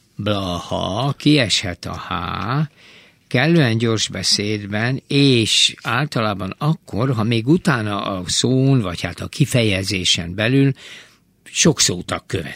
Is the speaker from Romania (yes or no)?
no; Budapest, Hungary; én ott nőttem fel a közelbe, és mindig így mondtuk Bartók, nem Bartók, Bartók Béla út.